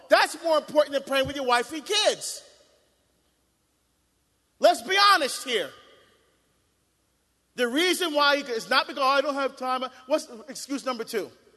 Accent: New Jersey, United States; now in Portland, United States; I'm from Jersey originally. I live in Portland, Oregon, right? But I'm from Jersey.

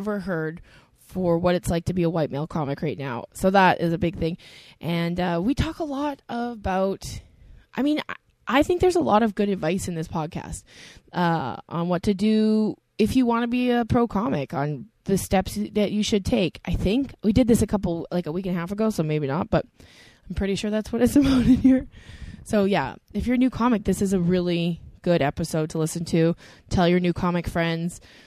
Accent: Edmonton, Alberta, Canada; Like I grew up in Edmonton. I remember like sitting on our front porch with blankets and watching thunderstorms.

